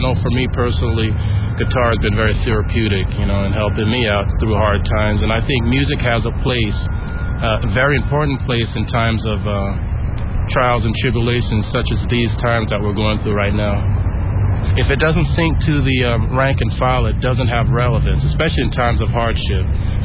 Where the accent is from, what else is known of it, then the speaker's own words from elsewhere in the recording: Nigeria; moved away; also born or lived in Miami, United States; I'm originally from actually Nigeria. I moved back here from Miami, and I've lived in Portland before.